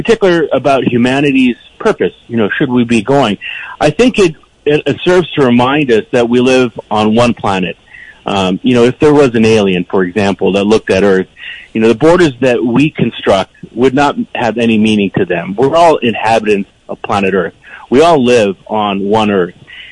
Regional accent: Toronto, Ontario, Canada; when I was a child growing up in Toronto

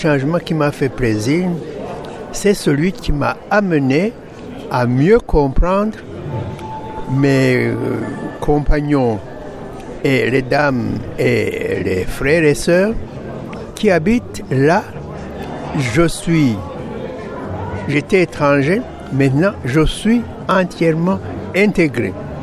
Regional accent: Burundi; now in Canada; Je suis originaire du Burundi, entre la République démocratique du Congo à l'ouest, le Rwanda au nord, et la Tanzanie à l'est. C'est mon origine.

